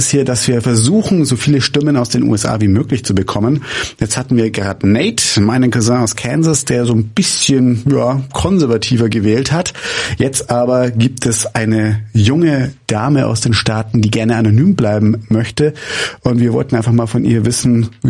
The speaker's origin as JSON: {"language": "German", "country": "Germany", "said": "Ich finde es mal sehr wichtig, als Deutscher auch mal zu sagen, okay, man kann sich empathisch reinfühlen"}